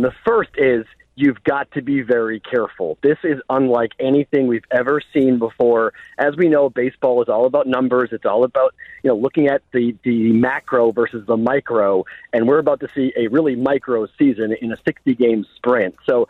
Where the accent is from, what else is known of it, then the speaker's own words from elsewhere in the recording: Boston, Massachusetts, United States; I'm a Bostonian